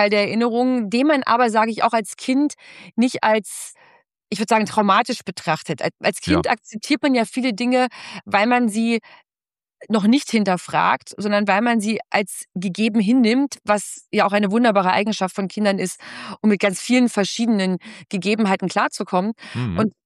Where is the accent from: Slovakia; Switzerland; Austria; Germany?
Germany; Schwarzheide, Brandenburg; ich bin zwar in Schwarzheide zur Schule gegangen, aber emotional bin ich an der Ostsee groß geworden.